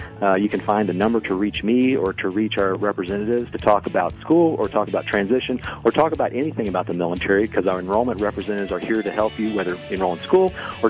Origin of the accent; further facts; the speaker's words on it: Atlanta, Georgia, United States; I'm from the South. I was growing up in Atlanta.